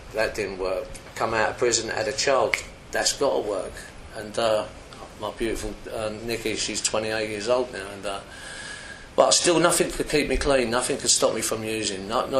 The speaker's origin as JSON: {"language": "English", "town": "Camberwell", "region": "London", "country": "United Kingdom", "said": "I'm from South East London, Camberwell, yeah."}